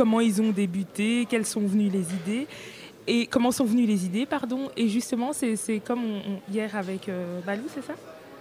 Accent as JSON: {"language": "French", "town": "Mechelen", "region": "Flanders", "country": "Belgium", "said": "Je suis de Malines."}